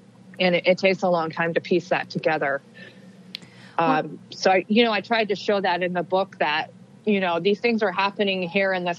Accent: Wichita, Kansas, United States; I worked with the Wichita Eagle in Kansas, my hometown paper, for several weeks.

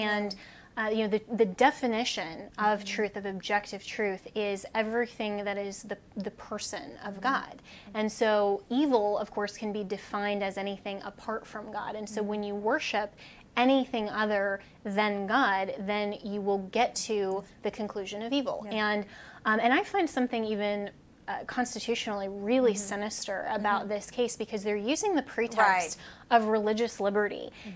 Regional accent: Colorado, United States; out of my home state of Colorado

